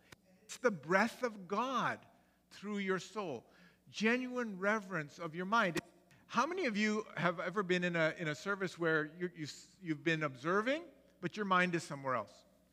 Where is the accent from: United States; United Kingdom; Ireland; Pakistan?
Pakistan; Karachi, Sindh; I grew up in Pakistan. I was born in Karachi, Pakistan. For the first 10 years of my life, I was not a Christian. Well, I was a Muslim because my mother was a Muslim and my father was Anglican.